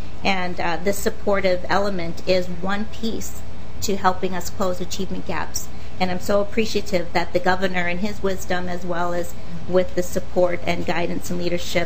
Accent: Minneapolis, Minnesota, United States; I grew up in the Glendale Projects in Southeast Minneapolis

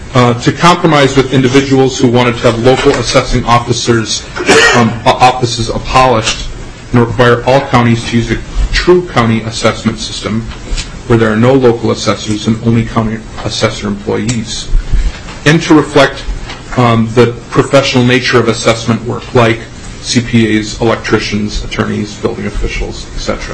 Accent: Aitkin, Minnesota, United States; I was born in Aiken, Minnesota. Yes, so I'm from the same hometown.

